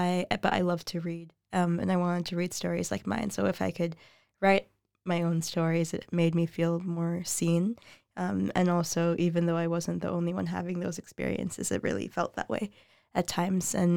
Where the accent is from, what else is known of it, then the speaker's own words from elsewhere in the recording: United States; And being an American who in the US, we don't have any sort of like social welfare system whatsoever